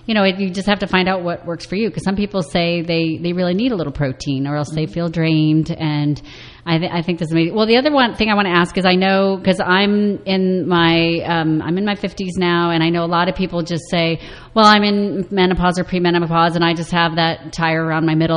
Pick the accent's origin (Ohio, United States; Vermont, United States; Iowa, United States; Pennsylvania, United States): Iowa, United States; no, I grew up in Iowa.